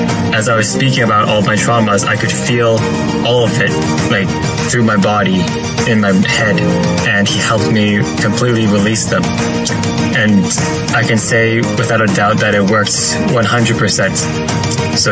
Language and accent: English; Toronto, Ontario, Canada; I'm from Toronto. I'm Asian, half Chinese, half Vietnamese.